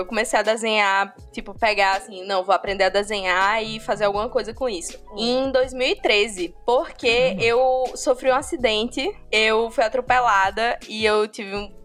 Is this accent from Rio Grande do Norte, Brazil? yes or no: yes; Currais Novos, Rio Grande do Norte, Brazil; now in Natal, Brazil; Eu sou de Currais Novos, no Rio Grande do Norte, seridoense. Ai, mas bom. Moro em Natal há 10 anos, mais de 10 anos já.